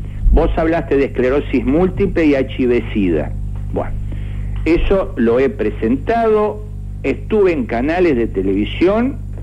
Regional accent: Argentina; siendo argentino

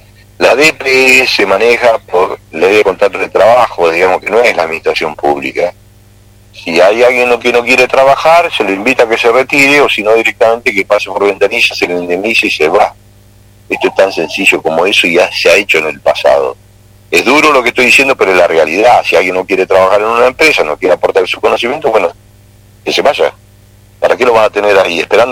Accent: Río Grande, Tierra del Fuego, Argentina; y yo soy de Río Grande, yo quiero que vaya más plata allá, muchacho

